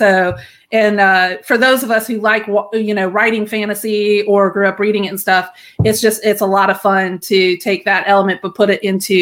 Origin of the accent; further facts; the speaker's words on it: North Carolina, United States; My husband and I grew up in North Carolina, and then he's Navy. We moved all over the world.